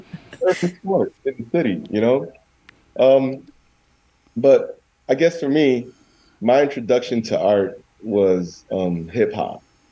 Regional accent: New York City, New York, United States; But I grew up in the Lower East Side, you know, right next to Little Italy, right next to Chinatown, right next to the Hasidic Jewish communities.

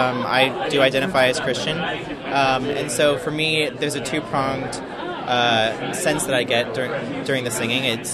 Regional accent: New Haven, Connecticut, United States; I come from New Haven.

